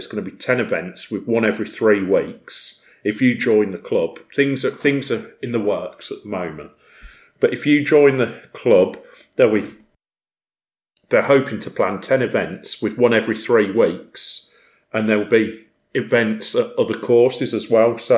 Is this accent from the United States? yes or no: no; Bromsgrove, West Midlands, United Kingdom; I think there's hope that we can actually get a course local to Redditch or Bromsgrove, because I'm from Bromsgrove, hoping to get a course local to us